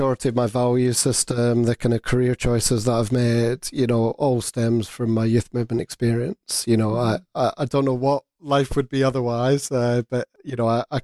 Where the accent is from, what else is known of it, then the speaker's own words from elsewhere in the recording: Glasgow, Scotland, United Kingdom; I grew up in Glasgow